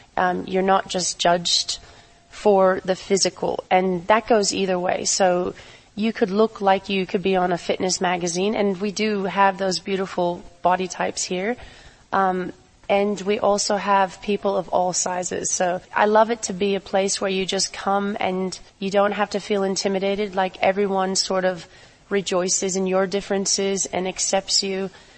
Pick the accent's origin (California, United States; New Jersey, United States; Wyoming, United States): California, United States; moved away as an adult; now in Australia; So I've been in Australia 11 years, and I came from California. In California, I was a tennis instructor.